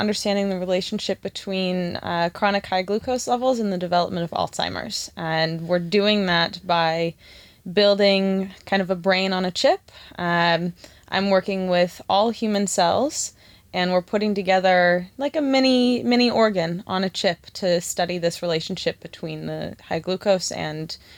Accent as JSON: {"language": "English", "town": "Seattle", "region": "Washington", "country": "United States", "moved": "as an adult", "lives_now": "Tel Aviv, Illinois, United States", "said": "So I'm from Seattle, and I did my undergraduate degrees in biomaterials engineering and chemistry at Alfred University in a very small town in New York. And I came to Tel Aviv a year and a half ago now, and I made Aliyah"}